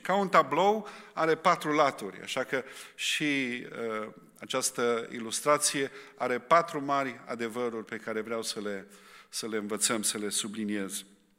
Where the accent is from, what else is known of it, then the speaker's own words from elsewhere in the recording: Romania; pentru noi care am crescut în România sub comunism